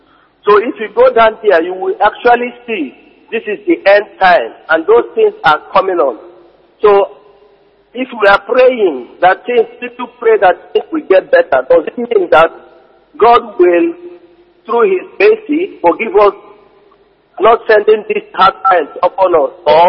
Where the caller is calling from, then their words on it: Germany; I'm calling from Germany.